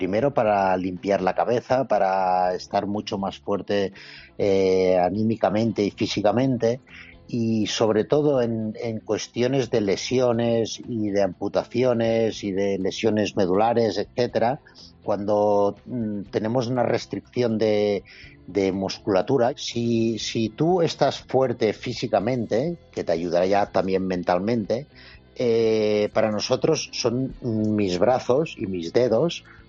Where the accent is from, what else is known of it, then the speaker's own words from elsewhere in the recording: Andorra; yo he sido olímpico de Andorra, que somos poquitos.